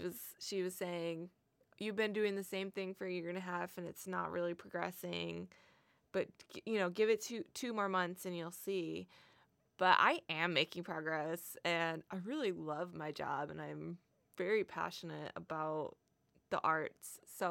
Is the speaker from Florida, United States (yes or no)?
no; Michigan, United States; But I'm from Michigan.